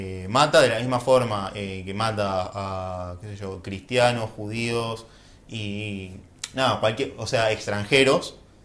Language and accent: Spanish; Argentina; a nosotros que somos argentinos